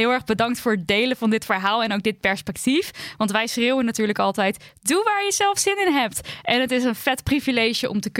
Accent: Turkey; mijn gemeenschap, en daarmee bedoel ik de Turkse gemeenschap, want ik ben Turks

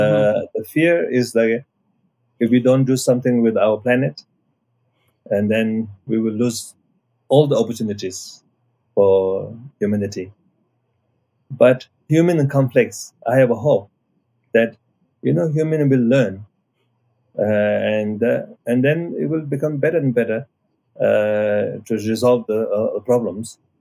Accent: Nepal; which I'm coming from Nepal side.

